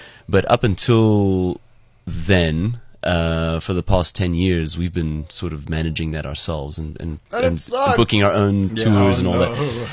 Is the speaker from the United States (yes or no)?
no; Gauteng, South Africa; We're from the West. We're West Randers.